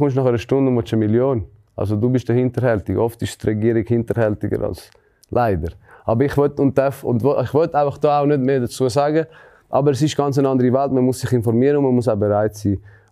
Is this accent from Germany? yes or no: no; Switzerland; ich bin Schweizer.